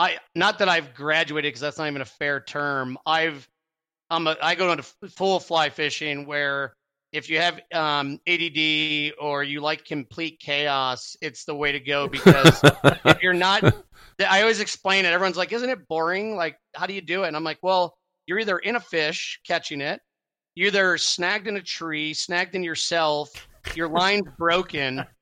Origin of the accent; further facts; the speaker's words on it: Cleveland, Ohio, United States; I thought the skiing made sense because I was from Cleveland.